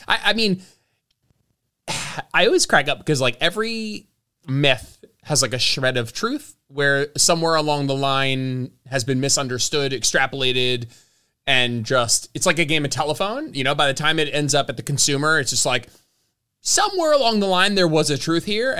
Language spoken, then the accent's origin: English; New York City, New York, United States; also born or lived in Austin, Texas; now in North Carolina, United States; I grew up in New York City, New Jersey area, and we moved to the South, to Austin, Texas, where we're in North Carolina right now.